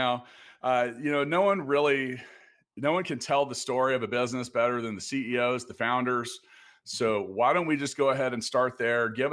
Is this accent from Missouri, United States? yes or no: yes; Kansas City, Missouri, United States; Jeff is the CEO of Real Quantum from here in my hometown of Kansas City.